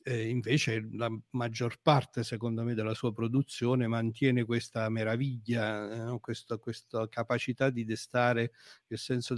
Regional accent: Avellino, Campania, Italy; Sì, allora, io sono di Avellino, sono un avellinese.

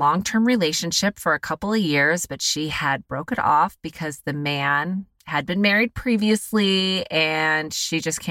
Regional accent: United States; I'm an American loser.

